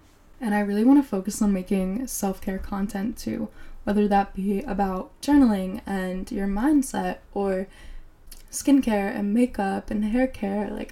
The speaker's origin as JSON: {"language": "English", "region": "New Jersey", "country": "United States", "tie": "born or raised there", "said": "I actually love my hometown, and I grew up on the Jersey Shore. I love New Jersey, and I love my friends at home"}